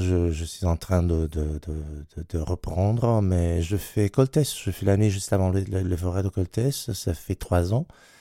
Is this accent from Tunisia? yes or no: no; Italy; French is a second language; Oh, non, je suis Italien, tout à fait. Moi, j'habite Rome, oui. Je suis Italien, oui.